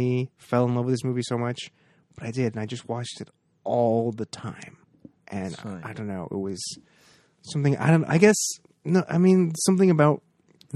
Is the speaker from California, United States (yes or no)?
yes; Vista, California, United States; I'm not from San Diego proper. I'm from a suburb of San Diego.